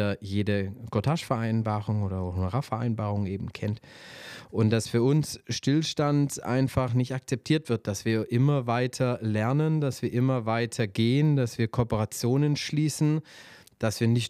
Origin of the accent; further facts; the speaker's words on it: Stuttgart, Baden-Württemberg, Germany; born there; 0711 ist meine Heimat. Ich bin gebürtiger Stuttgarter, das kennen viele von mir.